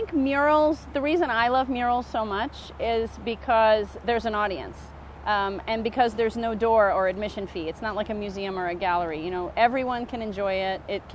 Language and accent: English; Tennessee, United States; That's right, because I'm from Tennessee.